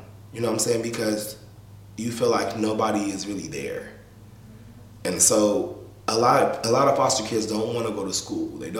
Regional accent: Sacramento, California, United States; I'm like, you know, I'm from Sacramento.

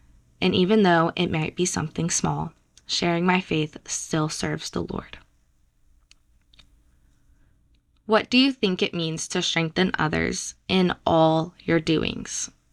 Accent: Texas, United States; Growing up in Texas, people are mainly Baptist, but all that matters is that you are Christian and love Jesus Christ.

